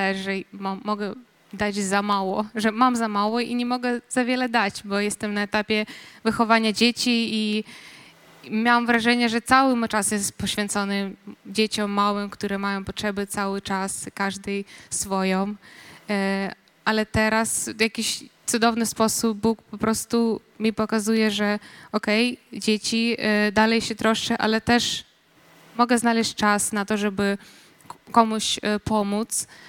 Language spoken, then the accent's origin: Polish; Ukraine; now in Poland; dlatego, że jestem Ukrainką, to też rozumiem ludzi, a z drugiej strony dlatego, że jestem w Polsce od kilku lat